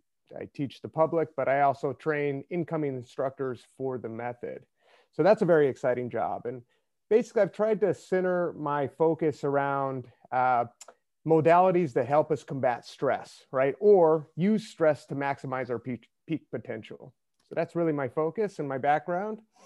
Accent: Albuquerque, New Mexico, United States; moved away as an adult; now in Seattle, United States; So I grew up in the Southwest in Albuquerque, New Mexico. And, you know, about 10 or 12 years ago, well, a little bit more, 13, I moved up to the Pacific Northwest to Seattle.

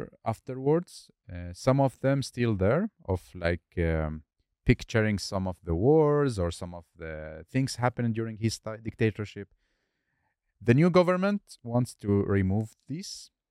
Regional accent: Baghdad, Baghdad Governorate, Iraq; I'm from Baghdad

